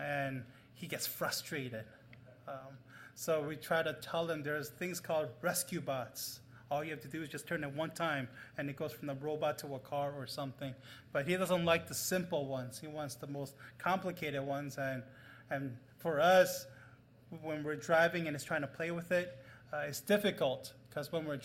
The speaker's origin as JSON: {"language": "English", "town": "Chicago", "region": "Illinois", "country": "United States", "said": "But I'm originally from Chicago."}